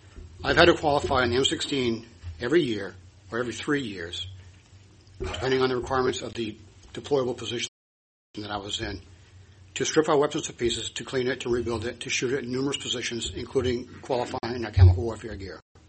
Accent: Exeter, United States; I'm from Exeter, and I'm the commander of VFW Post 4298 in Dexter.

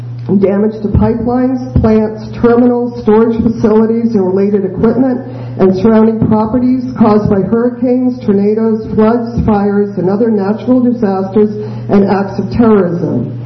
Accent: Belfast, Northern Ireland, United Kingdom; I'm from Belfast, and I'm just a regular person.

